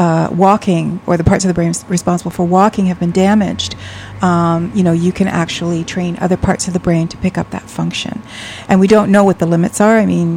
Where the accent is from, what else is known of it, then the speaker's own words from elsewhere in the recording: New York City, New York, United States; born there; I was born in New York City. My parents were kind of activists during the Civil Rights era, the AIM movement, the American Indian Movement era, and they were quite active.